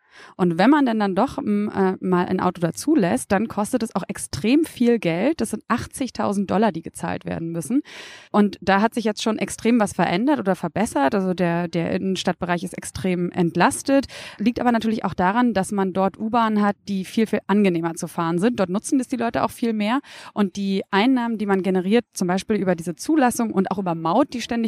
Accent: Berlin, Germany; Also wir sind beide in Berlin groß geworden.

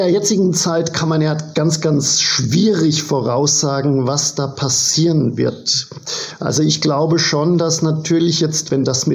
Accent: Germany; now in New York, United States; Und dadurch, dass ich da so ein Exot bin, Deutscher, Physiker, Comedian, das interessiert die Leute sehr, weil gerade in Amerika und gerade in New York ist die Konkurrenz, wie Sie schon gesagt haben, sehr, sehr groß.

